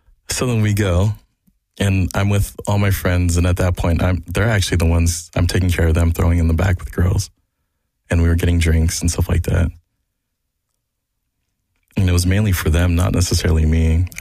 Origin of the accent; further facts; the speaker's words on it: Philippines; Probably better than I can, even though I'm Filipino.